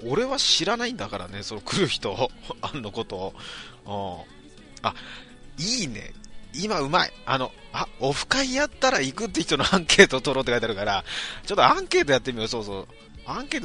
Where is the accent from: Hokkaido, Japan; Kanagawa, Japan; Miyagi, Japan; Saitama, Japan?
Kanagawa, Japan; 自分神奈川の人間だから横浜川崎だったらすごい楽なんですけどね。